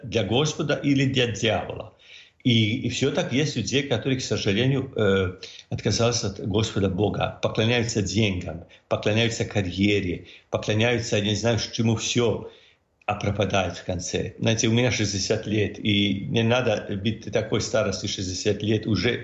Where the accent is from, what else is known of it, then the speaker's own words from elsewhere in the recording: Croatia; мы из Хорватии